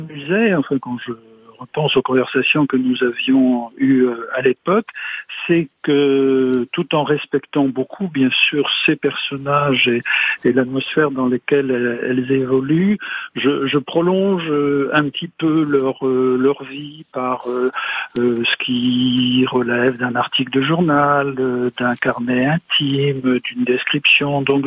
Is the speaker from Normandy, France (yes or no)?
no; Brittany, France; Il se trouve aussi que je suis breton